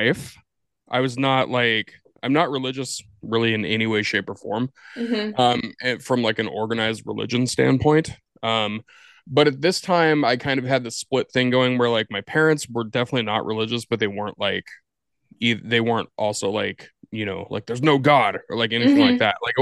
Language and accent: English; Pacific Northwest, United States; I actually grew up in the Pacific Northwest, mm-hmm. Seattle, Portland area. I have quite the auspicious beginning. I was born homeless in Portland, Oregon.